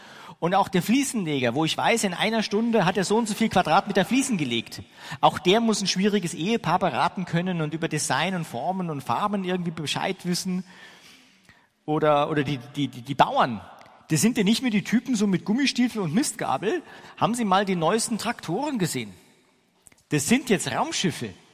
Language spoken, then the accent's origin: German; Ingolstadt, Bavaria, Germany; also born or lived in Wuppertal; Ich bin geboren in Wuppertal. So Deutschland links oben, irgendwie da oben, und bin Anfang der 70er Jahre nach Ingolstadt gezogen, weil wir haben da so ein Autowerk, wo mein Vater Arbeit fand.